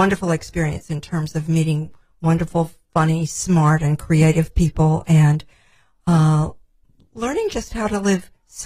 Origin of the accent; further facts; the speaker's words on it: Midwest, United States; Well, you should know that I grew up in the Midwest on a farm, and so that's really part of my background.